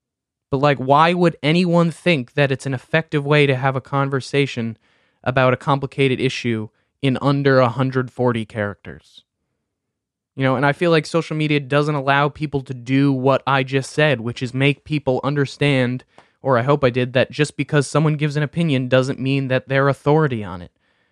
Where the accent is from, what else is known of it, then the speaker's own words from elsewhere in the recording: Pequannock, New Jersey, United States; Vanessa is someone from my hometown of Pequannock. She was a year behind me in school